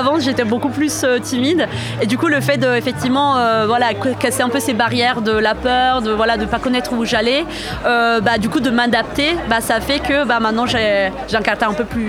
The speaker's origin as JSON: {"language": "French", "country": "Italy", "also_born_or_lived": "Iceland / Denmark / Netherlands / Belgium", "second_language": "French", "moved": "yes", "lives_now": "France", "said": "Moi, je suis italienne de base. Après 10 ans à Strasbourg, j'ai emménagé ici parce que je travaille, et pour du travail."}